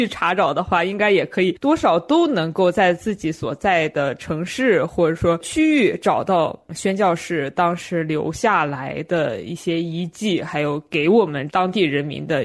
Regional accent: Weifang, Shandong, China; 虽然我们那也是一个山东潍坊的一个小县城吧

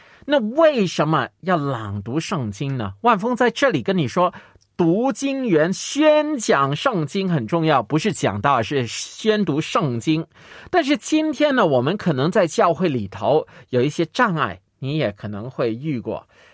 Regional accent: China; 那这个模式呢，用我们中国人的角度理解呢，就是一个说书人 storyteller

